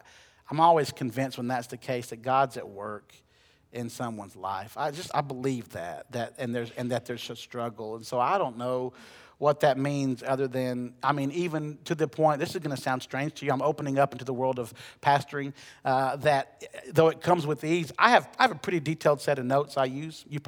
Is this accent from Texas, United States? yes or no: no; Huntsville, Alabama, United States; It's a great hymn that my home church growing up in Huntsville, we used to sing this song a lot.